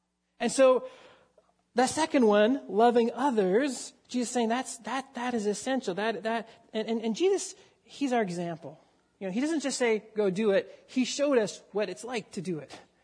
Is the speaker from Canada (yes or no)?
yes; Canada; You know, I'm a Canadian, right?